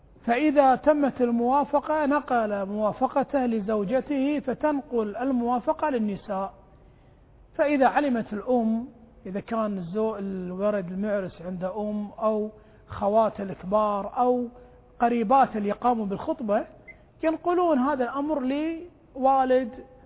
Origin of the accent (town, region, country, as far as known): Kuwait